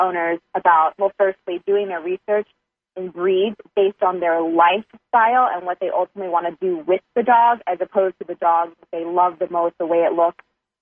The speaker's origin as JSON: {"language": "English", "region": "Texas", "country": "United States", "tie": "born or raised there", "said": "And as a little girl, I'm an only child. I grew up in Texas."}